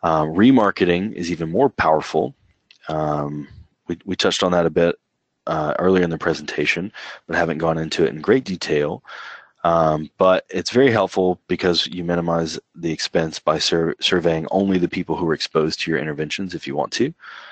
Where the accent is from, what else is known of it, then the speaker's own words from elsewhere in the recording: Chattanooga, Tennessee, United States; it looked like I was logging into the internet from Chattanooga for a time